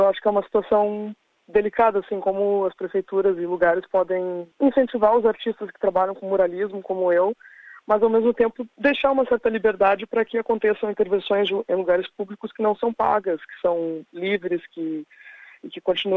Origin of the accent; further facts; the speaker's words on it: Porto Alegre, Rio Grande do Sul, Brazil; also born or lived in Brisbane; now in Melbourne, Australia; Eu me mudei de Porto Alegre, do Brasil, para Brisbane, na Austrália, para estudar design.